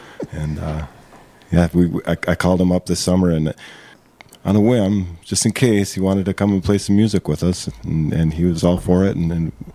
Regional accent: Minnesota, United States; now in Sparta, United States; Well, we're mostly from the Iron Range. Jermaine and I live in Sparta, Minnesota, which is a little suburb of Eveleth.

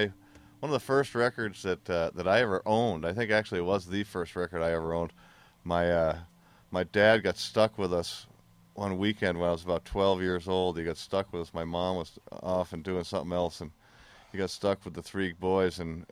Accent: Massachusetts, United States; I grew up in Massachusetts, and then I moved out here, went to college out here

